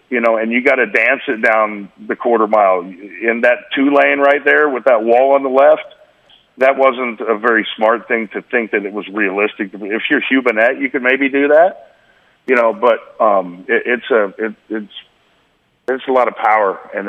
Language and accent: English; Oklahoma, United States; Yeah, I'm from Oklahoma, you know.